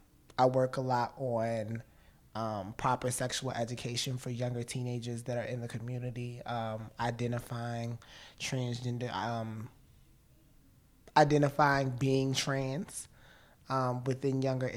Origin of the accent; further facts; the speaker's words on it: Virginia, United States; Well, I'm originally from Albemarle County, Virginia, but at the age of like 13, I was placed inside foster care